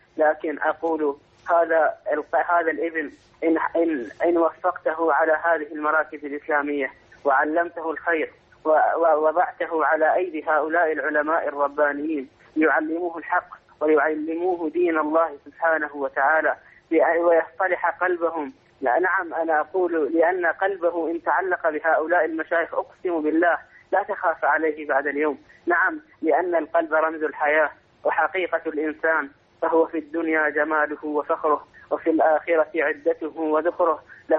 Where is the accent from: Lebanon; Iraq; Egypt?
Iraq; من العراق